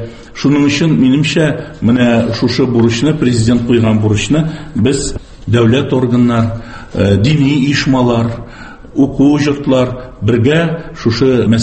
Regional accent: Udmurtia, Russia; also born or lived in Tatarstan / Kharkiv, Ukraine; Чөнки мин Татарстанда тудым, Удмуртияда яшәдем, анда мәктәп бетердем, институтны Украинада, Харьковта бетердем

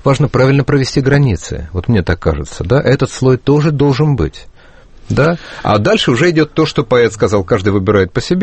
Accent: Yelizovo, Kamchatka Krai, Russia; born there; или я родился в Елизово на Камчатке

